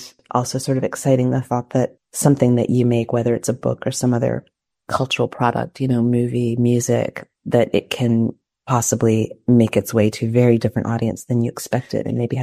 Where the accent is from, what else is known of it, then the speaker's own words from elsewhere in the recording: United States; because I am an American and I reside in the US